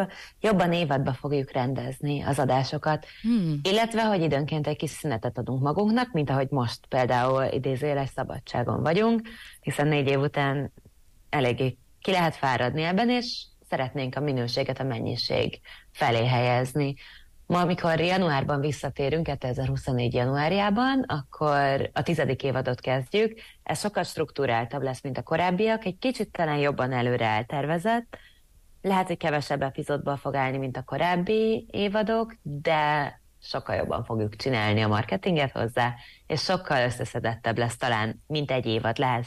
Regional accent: Budapest, Hungary; annak ellenére, hogy mindketten egyébként a fővárosból származunk

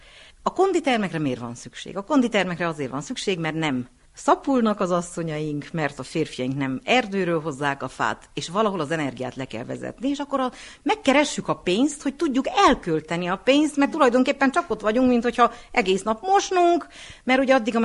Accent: Partium, Romania; now in Székely Land, Romania; Hát én nem székelyföldi vagyok, és nagyon örülök ennek a kérdésnek. Én Parciumból érkeztem ezelőtt 36 évvel Székelyföldre

